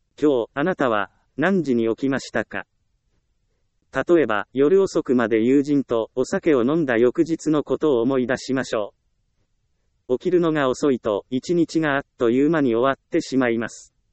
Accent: Ehime, Japan; 私の地元は愛媛です。愛媛といえば道後温泉が有名です。

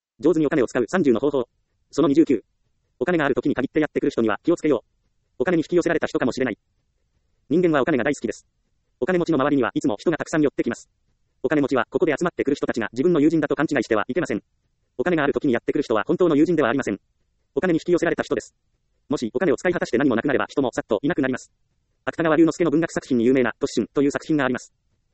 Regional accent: Ehime, Japan; 私の実家は愛媛の田舎ですが、車で行ける距離ならスーパーは何軒かあります。

